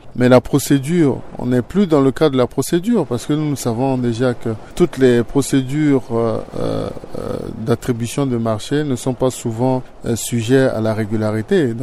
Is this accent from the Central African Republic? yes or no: yes; Central African Republic; je ne suis pas rancunier, mais je demeure vigilant en tant que Centrafricain.